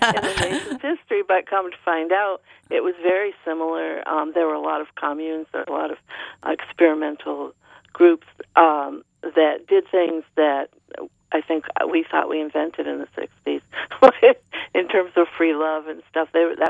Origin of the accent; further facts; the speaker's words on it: New England, United States; I grew up in New England, and like most people, were exposed to Ralph Waldo Emerson as a child in school